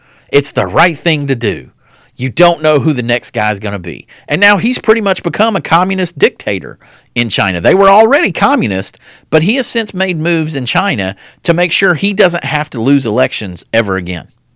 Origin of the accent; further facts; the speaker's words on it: Ireland; As an Irishman, I can't give her any credit